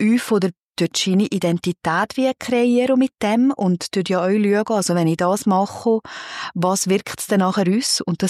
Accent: Valais, Switzerland; now in Thun, Switzerland; Ich komme aus dem Wallis und bin seit 7 Jahren aber hier zu Thun daheim.

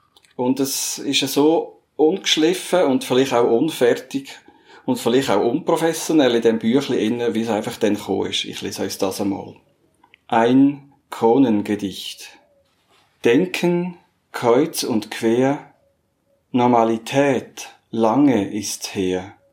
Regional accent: Aargau, Switzerland; Ich bin im Aargau aufgewachsen

